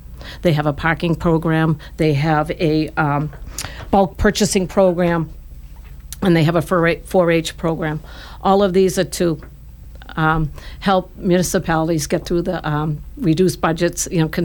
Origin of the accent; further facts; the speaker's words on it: Hanover, Massachusetts, United States; And now I'm currently serving as a member of the select board in my hometown of Hanover.